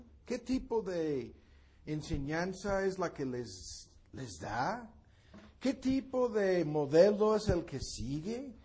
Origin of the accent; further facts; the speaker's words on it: United States; Spanish is a second language; tantas personas que conozco en este país y en mi país, en Gringolandia